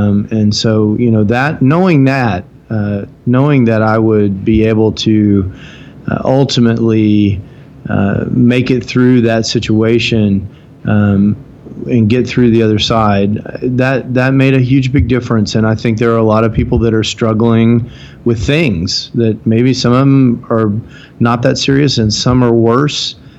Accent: Houston, Texas, United States; I'm almost 50 years old. I'm creeping up on the big 50, originally from Houston, Texas.

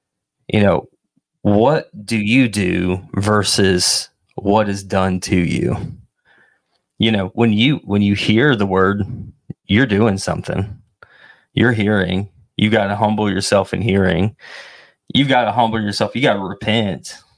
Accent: the South, United States; I guess growing up in the South, maybe we need to clarify this.

